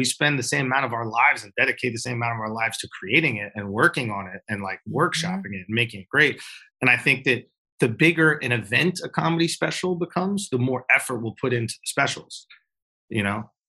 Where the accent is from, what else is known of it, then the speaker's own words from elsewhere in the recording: Manhattan, New York, United States; I grew up in New York. I grew up in Manhattan, actually. But I did spend my summers in Long Island, off of Long Island at Fire Island.